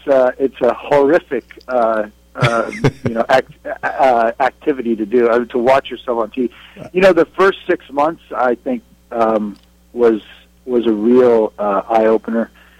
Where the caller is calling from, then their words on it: Michigan, United States; I'm in northern Michigan right now. It's a balmy 39 degrees, actually.